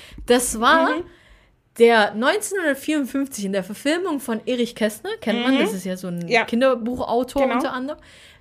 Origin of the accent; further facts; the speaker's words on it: Stuttgart, Baden-Württemberg, Germany; ich komme auch aus Stuttgart.